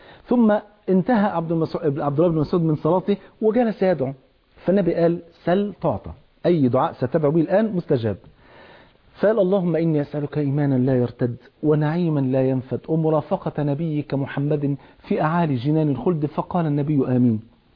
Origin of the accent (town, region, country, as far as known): Egypt